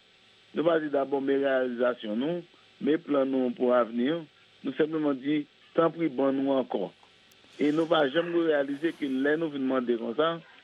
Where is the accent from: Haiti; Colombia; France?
Haiti; nous avons un problème vraiment en tant qu'Haïtien.